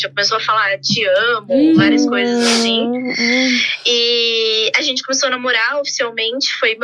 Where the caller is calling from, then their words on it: São Paulo, Brazil; Eu sou de São Paulo, capital.